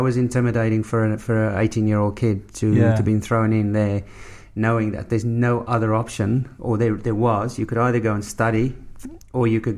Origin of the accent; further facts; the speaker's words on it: South Africa; if you're a young kid in South Africa, you want to play for the Springboks.